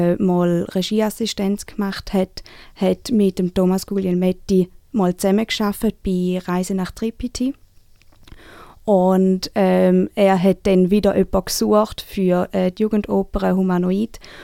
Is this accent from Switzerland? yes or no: yes; Thurgau, Switzerland; Ja, also ich bin aus dem Thurgau